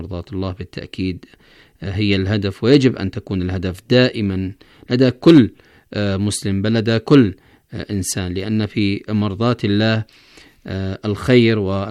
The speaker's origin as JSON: {"language": "Arabic", "country": "Yemen", "said": "من أجل إحياء السلام مرة أخرى في بلدنا اليمن"}